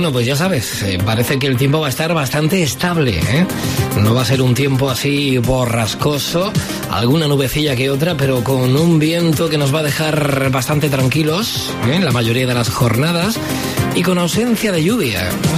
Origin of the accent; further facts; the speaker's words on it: Almería, Andalusia, Spain; que es la liga que de momento nos importa a los almerienses.